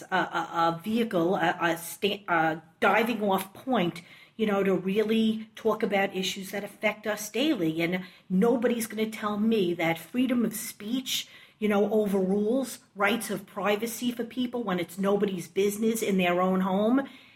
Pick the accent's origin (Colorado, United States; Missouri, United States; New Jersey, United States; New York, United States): New York, United States; Long Island; I grew up in Long Island, although I sound like I'm from Brooklyn. But anyhow, I'm a five-town girl